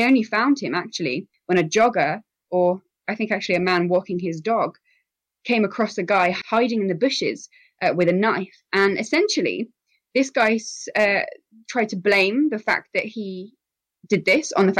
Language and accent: English; Colchester, East of England, United Kingdom; accent: English; from England, in case you hadn't been able to tell from my accent.